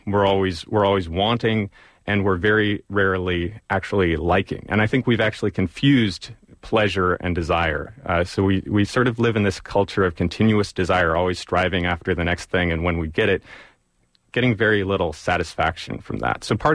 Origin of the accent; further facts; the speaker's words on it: Berkeley, California, United States; born there; I was born at home in Berkeley